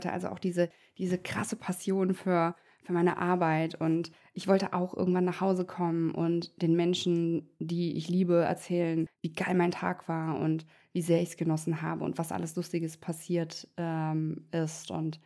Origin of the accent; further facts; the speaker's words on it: Saarland, Germany; im Saarland, wo ich herkomme